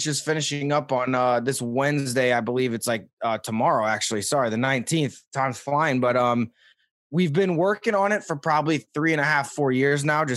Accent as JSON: {"language": "English", "town": "St. Louis", "region": "Missouri", "country": "United States", "tie": "born or raised there", "said": "but as a kid in Missouri, like I grew up in St. Louis, and like my whole family's like been going down to the Keys since like the 70s and 80s."}